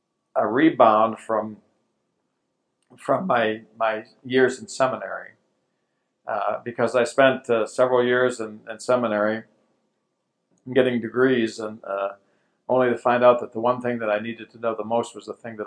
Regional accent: Maine, United States; And I grew up in Maine, so which doesn't perhaps mean much to you, but if you know the map of the U.S., Maine is up in the top right-hand corner.

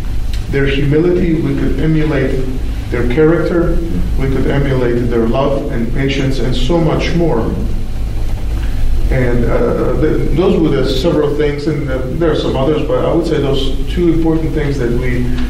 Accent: Slovenia; English is a second language; I grew up during communism in Slovenia, Yugoslavia at that time

